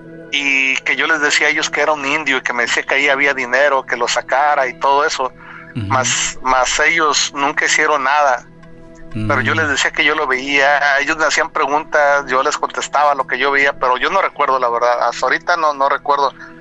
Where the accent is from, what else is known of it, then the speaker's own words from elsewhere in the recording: Nayarit, Mexico; Ahí mismo en mi pueblo, ahí en Nayarit.